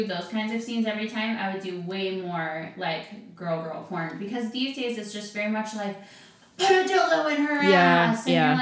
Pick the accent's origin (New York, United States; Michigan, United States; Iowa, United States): Michigan, United States; Well, I'm from Michigan